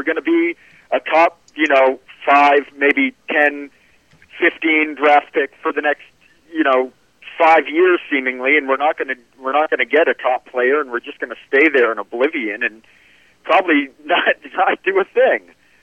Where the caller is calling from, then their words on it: Anchorage, Alaska, United States; I'm actually calling from Anchorage, Alaska. Listening on the internet, obviously